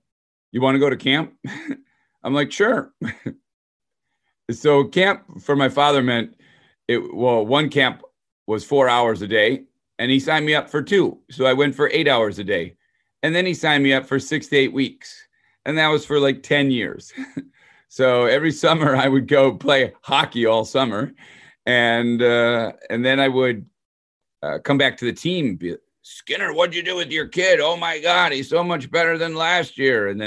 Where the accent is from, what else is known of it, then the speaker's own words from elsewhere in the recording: Detroit, Michigan, United States; So I grew up in Detroit, suburb of Detroit.